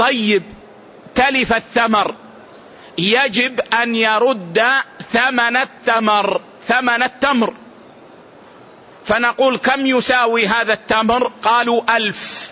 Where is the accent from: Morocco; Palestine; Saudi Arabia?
Saudi Arabia